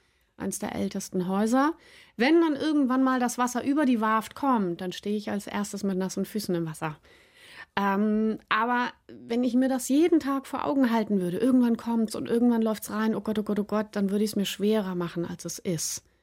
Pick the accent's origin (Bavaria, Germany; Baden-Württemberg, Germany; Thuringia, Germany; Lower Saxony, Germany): Bavaria, Germany; Munich; now in Schleswig-Holstein, Germany; ich bin keine Bayerin, ich bin Münchnerin. Das ist ein großer Unterschied.